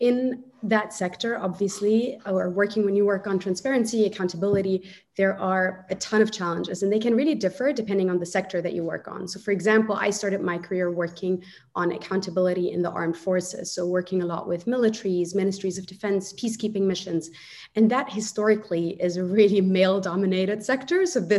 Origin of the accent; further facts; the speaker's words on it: Egypt; I'm from Egypt originally. And I moved to Egypt after the protests in 2011 to work in an NGO that worked with street children.